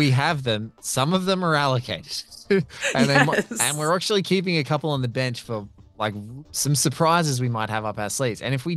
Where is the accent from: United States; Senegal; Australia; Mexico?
Australia; And I just, I'm also Australian.